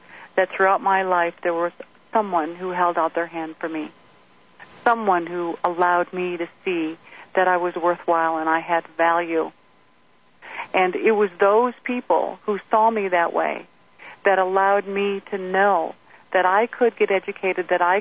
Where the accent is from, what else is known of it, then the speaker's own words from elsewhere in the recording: Toledo, Ohio, United States; I grew up in poverty. I was born in Toledo, Ohio, and it was a very, I was dirt poor, and that what I mean by that is I had no grass.